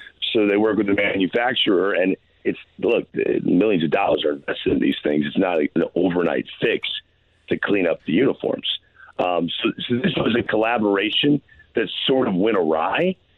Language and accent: English; St. Louis, Missouri, United States; As a kid growing up in St. Louis, I am the voice of this piece.